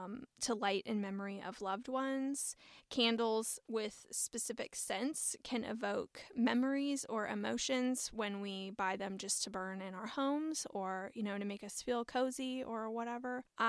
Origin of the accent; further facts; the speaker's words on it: United States; I know that as a girl growing up in America, I thought that the Bath and Body Works candles were just the epitome of success.